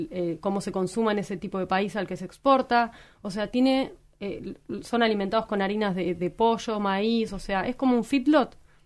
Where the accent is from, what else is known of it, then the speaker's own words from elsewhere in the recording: Buenos Aires, Argentina; nosotros por ahí que venimos de Buenos Aires